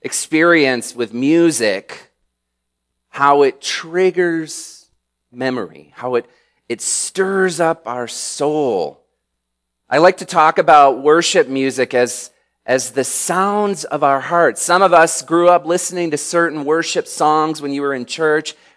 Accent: Michigan, United States; I grew up in Michigan, and if you've been there in the summer, it's worthwhile.

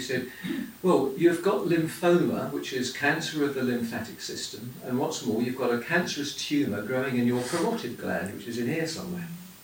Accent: England, United Kingdom; But we're English, so that nod was absolutely fantastic.

